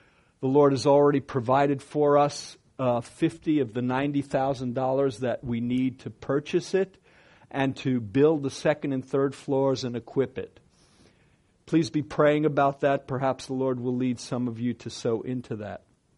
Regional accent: Brooklyn, New York, United States; when I was a Jewish boy growing up in Brooklyn, New York.

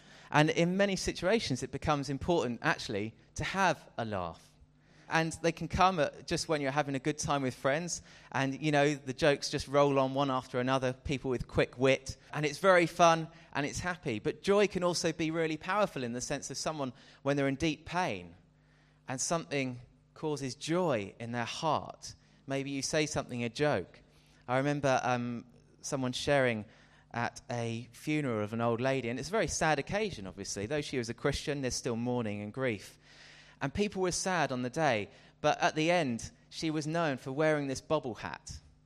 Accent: United Kingdom; And as British people, we actually have a very sophisticated level of humour.

